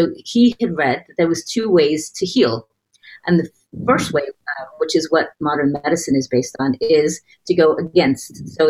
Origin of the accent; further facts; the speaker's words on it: United States; now in Netherlands; I'm actually American and married to a Dutchman. So we live in the Netherlands